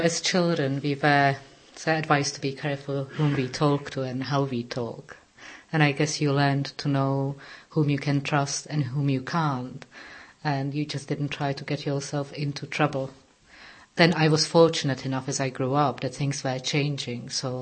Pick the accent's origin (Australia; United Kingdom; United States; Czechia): Czechia; Prague; I was born in Prague and I grew up in Prague as well.